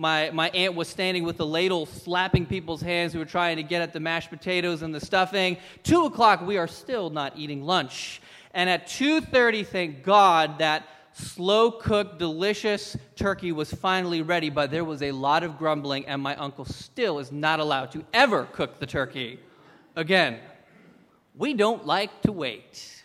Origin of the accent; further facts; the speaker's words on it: Papua New Guinea; growing up in Papua New Guinea, things would take 4 to 6 months to get there.